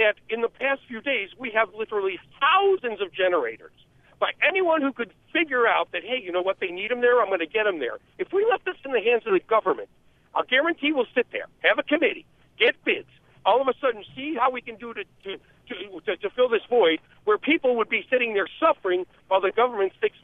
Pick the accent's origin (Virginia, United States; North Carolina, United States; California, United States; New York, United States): New York, United States; just a simple guy here from Western New York.